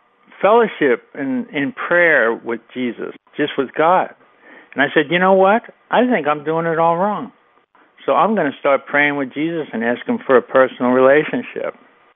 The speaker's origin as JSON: {"language": "English", "region": "New York", "country": "United States", "said": "You know, like, I'm from New York. I like it, like, kind of, I like to know exactly what's going on."}